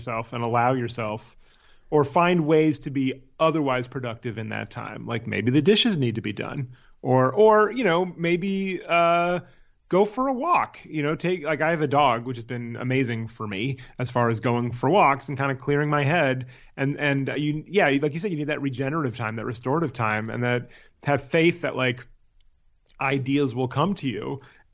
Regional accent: Palo Alto, California, United States; also born or lived in San Francisco; I lived the first 6 years of my life in San Francisco, but then my family moved to Palo Alto, where I grew up the rest of my childhood

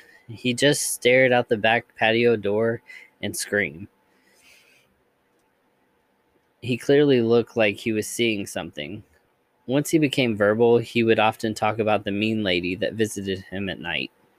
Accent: Philippines; which means grandfather or grandpa in Tagalog. We're Filipino.

